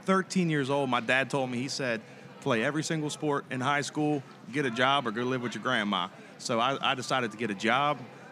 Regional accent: Maryland, United States; I'm from Maryland myself. I live on the Chesapeake Bay. I catch crabs.

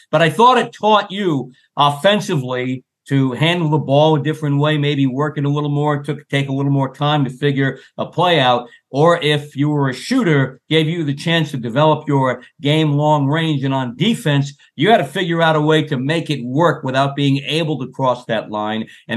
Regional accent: New York City, New York, United States; Yeah, I grew up in East Harlem.

